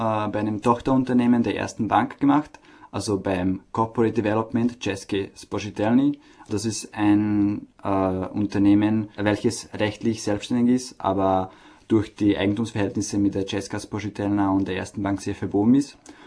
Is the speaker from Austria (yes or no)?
yes; Linz, Upper Austria, Austria; ich komme aus Linz und das war auch einer der Hauptgründe, warum ich Tschechisch gewählt habe.